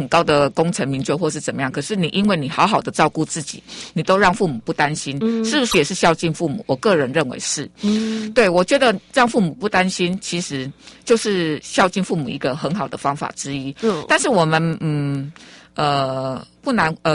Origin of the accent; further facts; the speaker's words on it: Chiayi, Chiayi City, Taiwan; 尤其是我来自于嘉义市哈，嘉义市。